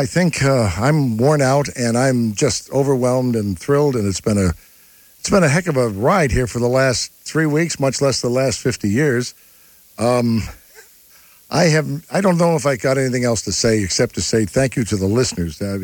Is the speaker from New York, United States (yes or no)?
yes; Buffalo, New York, United States; since my return to my hometown of Buffalo.